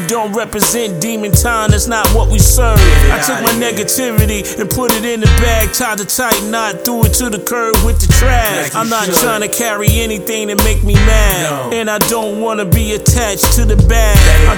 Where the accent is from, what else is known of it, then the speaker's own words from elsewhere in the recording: Brooklyn, New York, United States; Born and raised in Brooklyn, state of New York.